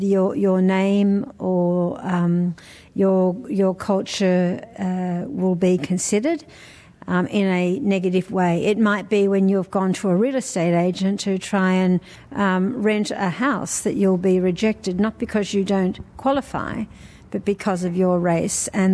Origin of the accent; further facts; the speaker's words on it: New South Wales, Australia; I come from a very small village. I grew up in a little tiny community of about 200 people. I lived in the country, then I moved to the city when I was about 15, 16 years old. And my first job was a school teacher in Western Sydney.